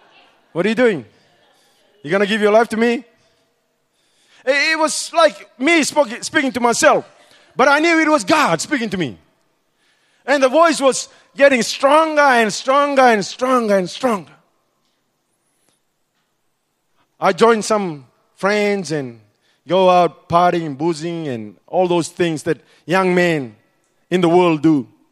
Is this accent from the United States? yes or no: no; Fiji; My accent was totally different. I said, I'm from Fiji.